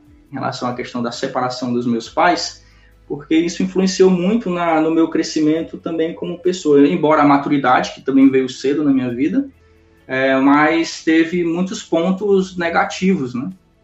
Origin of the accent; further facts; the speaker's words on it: Fortaleza, Ceará, Brazil; Sou natural de Fortaleza, nasci em Fortaleza.